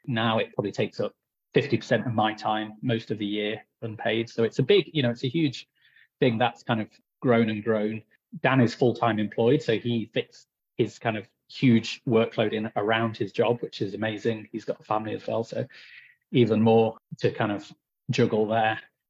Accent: East Midlands, United Kingdom; now in Birmingham, United Kingdom; I'm from Nottinghamshire originally. I married into the Midlands in 2009. So I've been here 14 years. So it feels like home now, very much so.

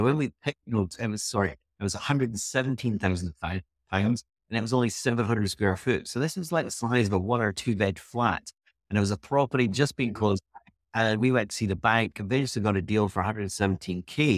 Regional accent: Edinburgh, Scotland, United Kingdom; So way back when, whatever it was, we grew up in Edinburgh, Scotland, and I started a donut kiosk.

